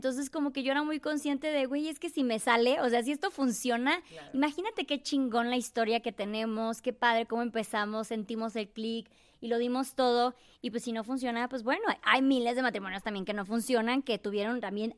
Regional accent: Chiapas, Mexico; soy de Chiapas, tengo 36 años, soy viajera.

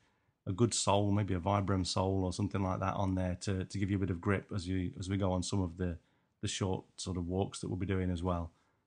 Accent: Nottingham, East Midlands, United Kingdom; accent: Nottingham; I guess that's my Nottingham accent duck.

